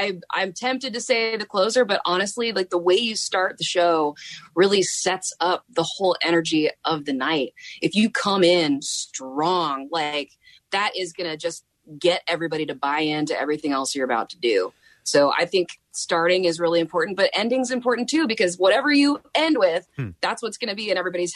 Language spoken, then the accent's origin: English; Florida, United States; also born or lived in Illinois / Arkansas; I actually grew up all over. My dad's was in radio for 30 years, so we're kind of a no-dialect family. South Florida is where I grew up as a small child, but then Illinois and then Arkansas.